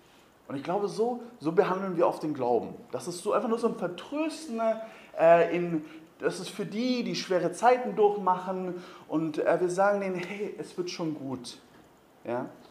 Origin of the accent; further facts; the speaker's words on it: Bavaria, Germany; Ich bin ursprünglich aus Bayern. Ich hoffe, ihr könnt mir das verzeihen.